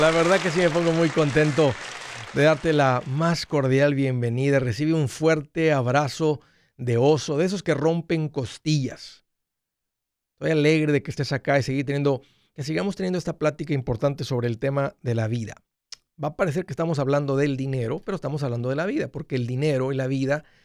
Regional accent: Matamoros, Tamaulipas, Mexico; vamos a decir que eres de un área por donde yo soy, de Matamoros

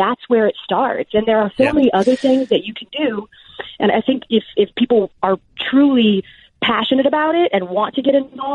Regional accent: the South, United States; maybe it's because I'm from the South

